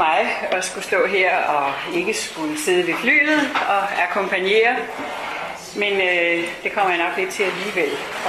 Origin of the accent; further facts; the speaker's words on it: Jonstrup, Capital Region of Denmark, Denmark; Jeg har også tænkt på min barndom i Jonstrup